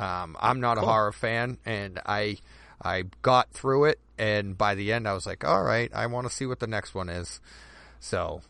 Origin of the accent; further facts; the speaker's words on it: Massachusetts, United States; Well, we're both from Massachusetts.